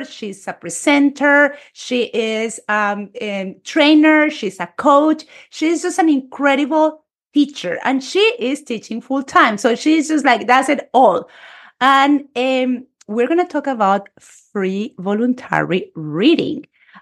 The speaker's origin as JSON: {"language": "English", "country": "Colombia", "second_language": "English", "lives_now": "United States", "said": "I am from Colombia. I'm a Spanish teacher in the United States."}